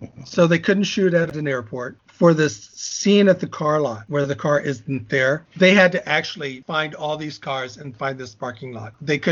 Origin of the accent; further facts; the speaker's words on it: Chicago, Illinois, United States; I did also find it interesting because I'm from Chicago